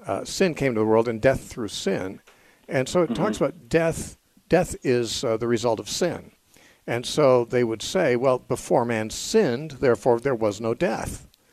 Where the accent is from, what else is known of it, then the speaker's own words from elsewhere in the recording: California, United States; also born or lived in McMinnville; I'm originally from California, but I did live in McMinnville for 10 years, right?